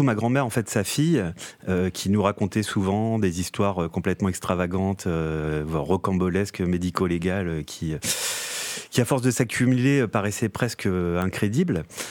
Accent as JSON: {"language": "French", "town": "Vieux-Moulin", "region": "Hauts-de-France", "country": "France", "tie": "born or raised there", "said": "Vieux-Moulin, un petit village là où j'ai grandi"}